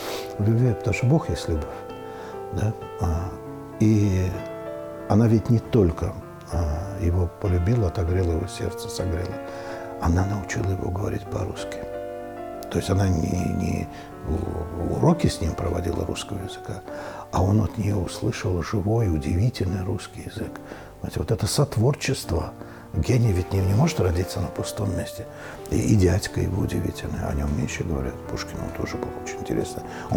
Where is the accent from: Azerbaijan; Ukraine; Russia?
Azerbaijan; Baku; я ведь бакинец. Это именно таковы бакинцы. То есть я в младенчестве своем говорил по-русски и не очень хорошо по-азербайджански. В даже Баку. Портовый, многомиллионный город, да. И это еще традиции нашей семьи, потому что я рос без матери, и я рос в доме своего деда.